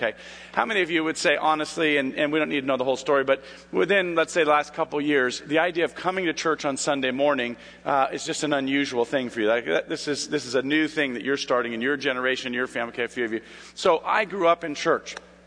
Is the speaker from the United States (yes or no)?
yes; California, United States; I grew up wanting to be a pro baseball player, and I grew up in Southern California.